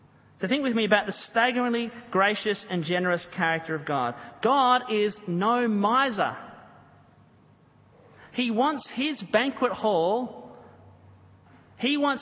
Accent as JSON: {"language": "English", "region": "New South Wales", "country": "Australia", "tie": "born or raised there", "said": "I grew up on the Northern Beaches"}